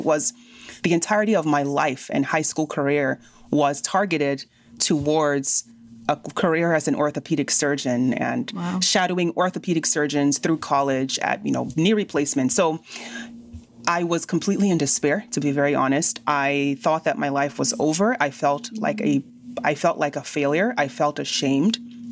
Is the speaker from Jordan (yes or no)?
no; Nigeria; now in United States; I am Nigerian by origin and very proud of my Nigerian heritage.